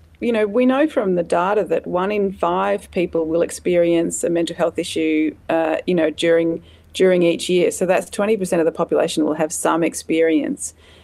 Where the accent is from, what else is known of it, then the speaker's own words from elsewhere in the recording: Canberra, Australian Capital Territory, Australia; Yeah, born and bred in Canberra.